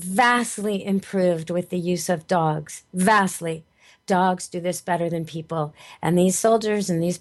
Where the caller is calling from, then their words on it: Vancouver, British Columbia, Canada; I'm calling from Canada, up here in Vancouver, British Columbia, where I live at Camp Good Dog with my mini dogs and cats.